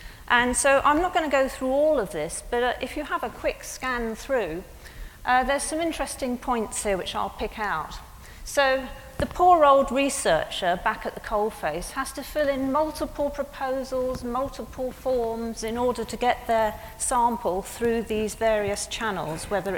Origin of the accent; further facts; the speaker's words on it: Bath, South West England, United Kingdom; So I come from Bath